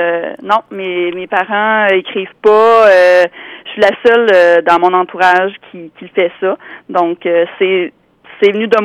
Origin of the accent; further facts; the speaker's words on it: Rivière-du-Loup, Quebec, Canada; je voulais en faire un dans ma ville natale parce que c'est important pour moi.